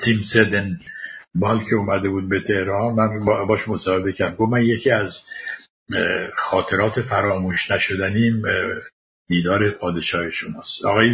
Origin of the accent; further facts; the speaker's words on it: Iran; آدم به عنوان یه ایرانی نمیخواد در نظر بین المللی اینقدر خار و خفیف بشه